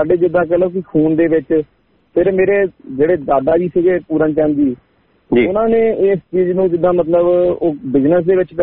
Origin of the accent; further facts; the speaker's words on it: Apra, Punjab, India; ਮੈਂ ਜੀ ਪਿੰਡ ਅਪਰਾ ਦਾ ਰਹਿਣ ਵਾਲਾ ਜ਼ਿਲ੍ਹਾ ਜਲੰਧਰ ਦੇ ਵਿੱਚ ਪਿੰਡ ਅਪਰਾ ਜੀ ਕਸਬਾ ਇੱਕ ਤੇ ਅਪਰਾ ਜਿੱਦਾਂ ਸਾਡਾ ਸੋਨੇ ਲਈ ਬਹੁਤ ਜ਼ਿਆਦਾ ਮਸ਼ਹੂਰ ਆ